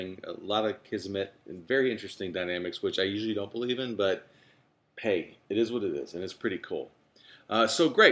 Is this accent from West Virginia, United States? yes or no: no; Cleveland, Ohio, United States; Okay, so back growing up when I grew up in Cleveland in the 70s and 80s.